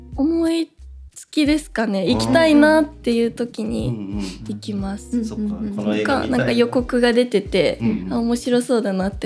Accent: Okayama, Japan; でもなんかこう岡山出身だし、ちょっとその 田舎っぽさっていうか、まあなんか忘れずにいたいです。

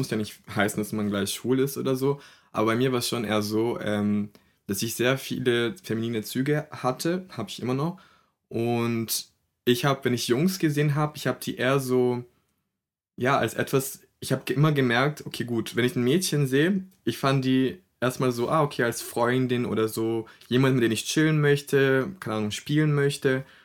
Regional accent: Brazil; German is a second language; moved away; Weil in der Gesellschaft, wo ich aufgewachsen bin, in Brasilien, da waren die noch sehr, sehr, sehr konservativ und sehr katholisch geprägt auch.

